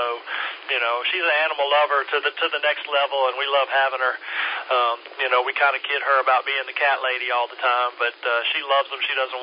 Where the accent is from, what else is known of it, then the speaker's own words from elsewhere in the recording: Virginia, United States; my wife likes to make fun of me because, you know, I grew up in Virginia, so she considers me a Yankee because I'm from further north than where I'm standing right now.